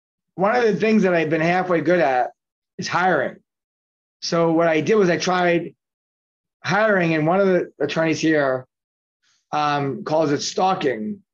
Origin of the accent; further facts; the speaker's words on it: Queens, New York, United States; born there; I was born in Bayside, Queens. My parents lost their job.